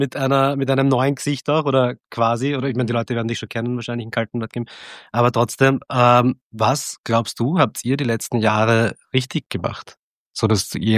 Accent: Simmering, Vienna, Austria; Ich habe einen Migrationshintergrund. Ich bin aus Simmering auch noch.

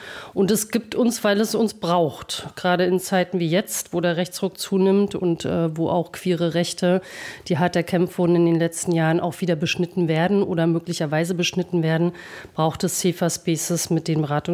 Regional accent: Mecklenburg-Vorpommern, Germany; moved away as an adult; now in Berlin, Germany; Und ich komme ursprünglich aus MacPom, aus einer kleinen Stadt.

